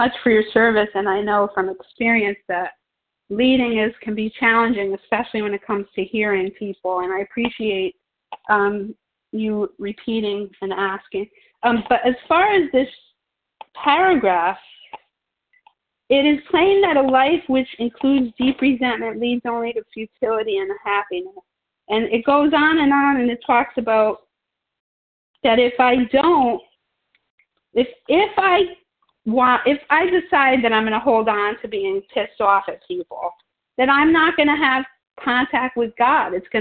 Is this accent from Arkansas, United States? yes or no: no; Connecticut, United States; Yes, I'm from Connecticut, yes.